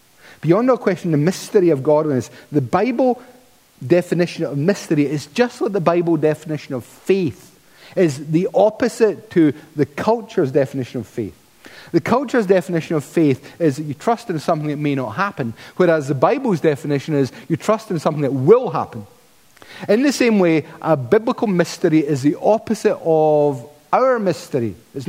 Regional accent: Paisley, Scotland, United Kingdom; And growing up in Paisley, there was all these different lodges.

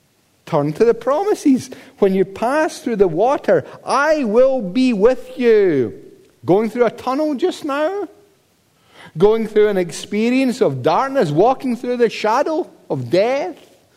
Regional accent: Paisley, Scotland, United Kingdom; Now, I'm from Paisley. I'm not normally taken in. I'm cynical.

